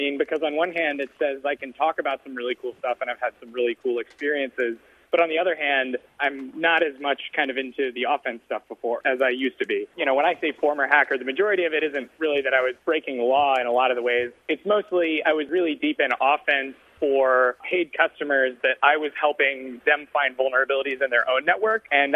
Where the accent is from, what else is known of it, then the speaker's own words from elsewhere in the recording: Columbia, South Carolina, United States; I'm from Columbia, South Carolina, and there weren't really any hacker jobs at that time.